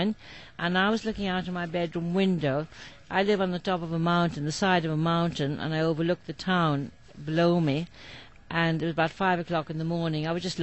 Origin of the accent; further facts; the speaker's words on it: Boyle, County Roscommon, Ireland; a couple were travelling along the road just outside of Boyle, which is my hometown.